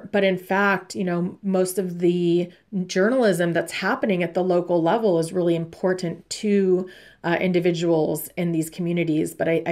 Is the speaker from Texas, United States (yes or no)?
no; Los Angeles, California, United States; I grew up in Los Angeles during, you know, the Rodney King beating, which was caught on tape.